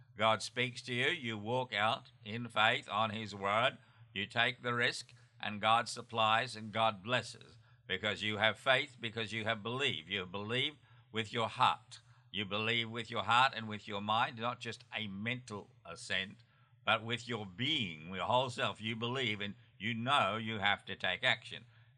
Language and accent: English; Australia; And where I grew up in Australia, it was quite common.